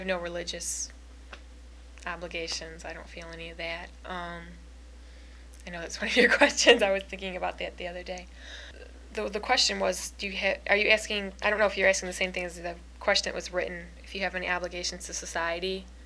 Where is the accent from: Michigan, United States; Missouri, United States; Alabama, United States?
Michigan, United States; Flint; I'm from Flint, Michigan.